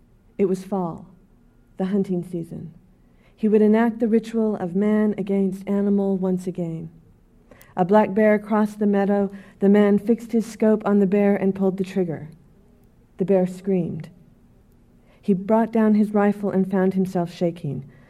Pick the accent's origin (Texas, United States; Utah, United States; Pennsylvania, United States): Utah, United States; also born or lived in Riverside County, California; I was born in California. I am a Utah native, but I was born here in Riverside County